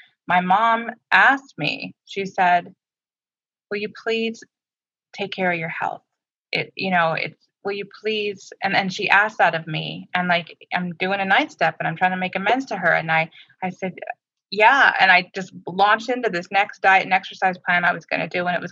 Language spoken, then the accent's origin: English; Canada; I'm Canadian.